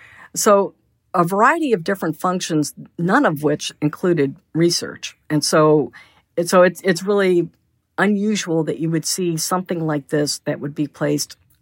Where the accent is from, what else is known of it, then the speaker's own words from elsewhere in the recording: Ohio, United States; And I grew up outside of Cleveland in the 60s and 70s.